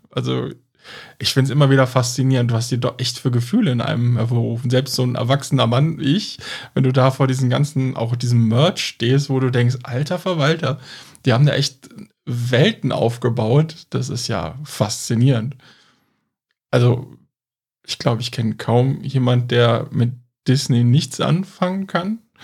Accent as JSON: {"language": "German", "town": "Cologne", "region": "North Rhine-Westphalia", "country": "Germany", "said": "also wir kommen aus Köln"}